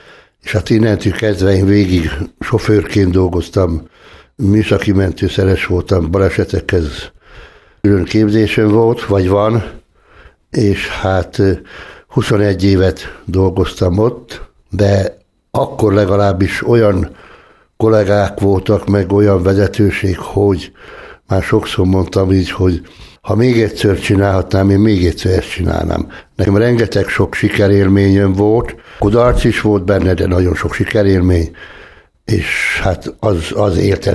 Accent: Tázlár, Bács-Kiskun, Hungary; Tázlári születésű vagyok, itt is nőttem föl. Mikor fölnőttem, akkor Szegedre nősültem

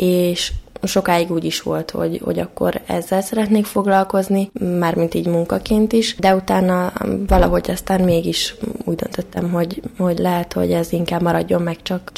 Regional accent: Izsák, Bács-Kiskun, Hungary; Egy kisvárosba jöttem, Izsákról, egy nagy családban nőttem föl, van egy húgom és egy öcsém.

